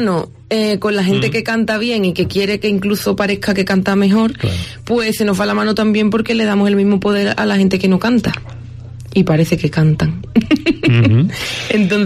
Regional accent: Jerez de la Frontera, Andalusia, Spain; born there; Y como Jerez no tiene frontera y yo nací en Jerez

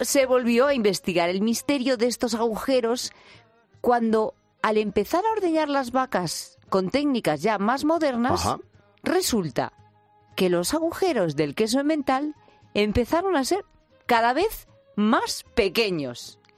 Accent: Zamora, Castile and León, Spain; Además, mira, es de mi tierra, de Zamora.

